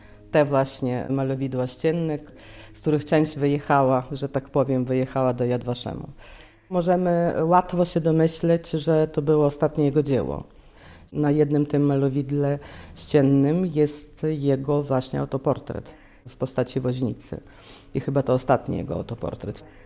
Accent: Ukraine; Ja jestem Ukrainką.

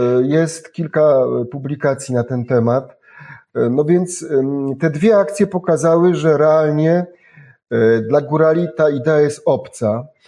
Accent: Polish highlands, Poland; te moje geny góralskie też tu grają, ja też jestem góralem

